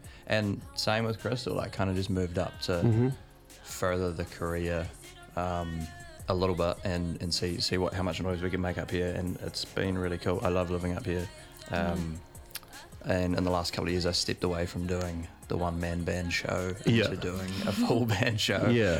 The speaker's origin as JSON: {"language": "English", "town": "Invercargill", "region": "Southland", "country": "New Zealand", "tie": "born or raised there", "said": "I'm from a faraway land. I'm from Waihopai, which is Imkargal in Southland. And I grew up there"}